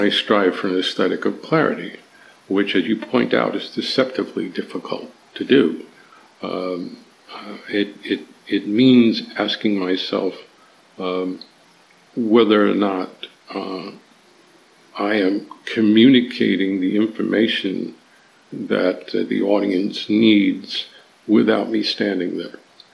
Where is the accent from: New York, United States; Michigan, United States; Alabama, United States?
New York, United States; I am Puerto Rican from New York. My father was born in Puerto Rico, and so I have a deep concern for the island and its politics and its history.